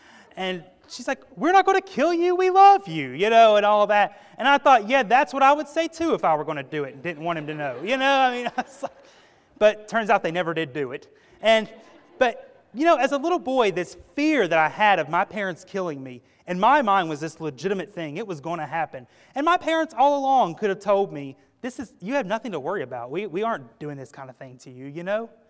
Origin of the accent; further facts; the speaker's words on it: Tennessee, United States; I remember growing up in East Tennessee, we'd always go to Maryland every year.